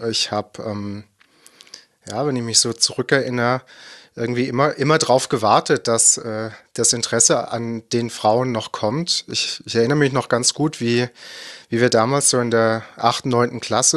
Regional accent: Baden-Württemberg, Germany; born there; Also ich komme eher aus dem Nordbadischen gebürtig.

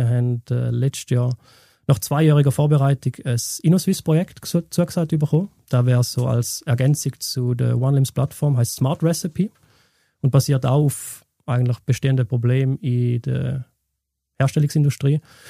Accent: Thurgau, Switzerland; Wir kommen aus dem Thurgau

